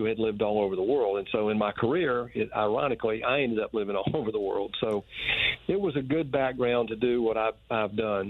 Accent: Georgia, United States; But, you know, growing up in Middle Georgia, working on those farms and all that, it was a great childhood. I played baseball and that kind of thing, and it was a military town

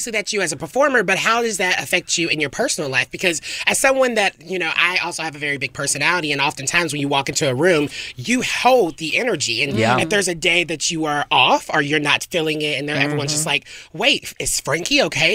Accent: the South, United States; I'm from the South. I love a good line dance.

